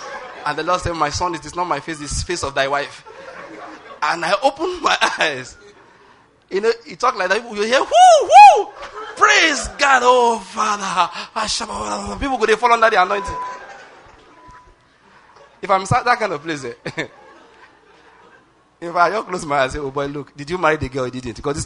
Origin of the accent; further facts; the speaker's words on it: Ondo, Nigeria; I realize that my wife is from Delta State and I'm from Ondo State.